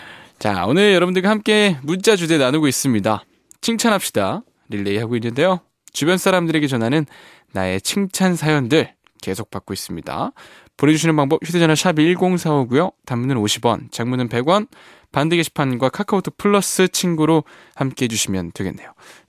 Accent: Nonsan, South Chungcheong, South Korea; 왠지 논산 아이들 되게 그 이쁠 것 같아요. 제가 논산 출신이거든요.

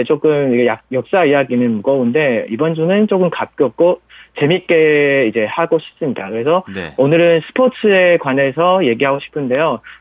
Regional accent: Taiwan; Korean is a second language; 제가 대만에서 태어난 순수한 대만 사람이고요.

